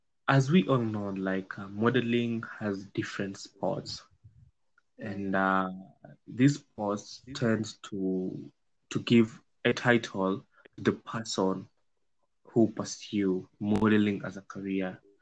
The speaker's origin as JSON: {"language": "English", "region": "Kilifi County", "country": "Kenya", "said": "I'm from Coast, Kilifi County."}